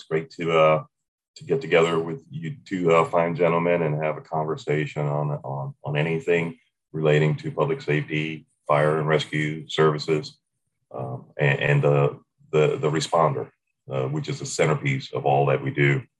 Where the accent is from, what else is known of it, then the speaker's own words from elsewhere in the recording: Maryland, United States; Now, I grew up in Howard County, Maryland.